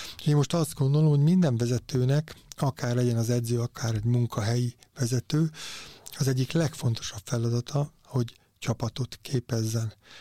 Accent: Paks, Tolna, Hungary; Nekem paksiként is örök büszkeség

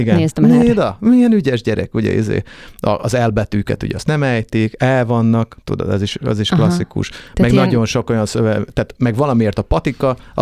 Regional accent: Vojvodina, Serbia; nekem a vajdaságiasság, vagy a vajdaságiság már ugye az akcentusomban sincs benne.

